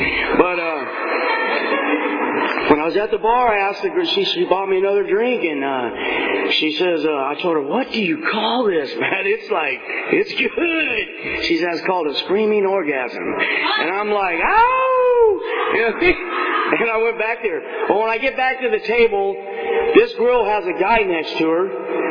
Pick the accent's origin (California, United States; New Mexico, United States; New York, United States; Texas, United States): California, United States; I'm undercover from California. Badge number 209. That's our area code, you know what I mean?